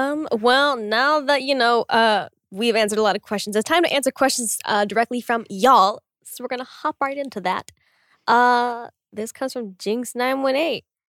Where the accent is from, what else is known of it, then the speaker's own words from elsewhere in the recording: Oklahoma, United States; I think it's Greenwood, Oklahoma. I don't know, but I was like… That place is like 4 hours away from my hometown. Oh. I was like, this is happening in my good state.